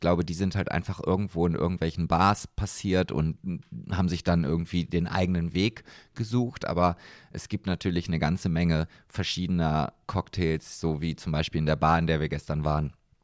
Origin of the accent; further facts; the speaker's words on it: Uetze, Lower Saxony, Germany; weil ich komme aus Uetze, dem einzigen Anbaugebiet von Silberzwiebeln in Deutschland